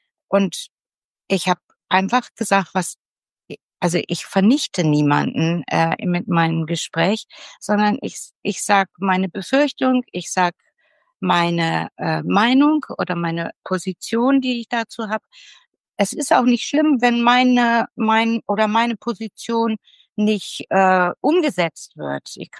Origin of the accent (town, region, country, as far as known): Solingen, North Rhine-Westphalia, Germany; born or raised there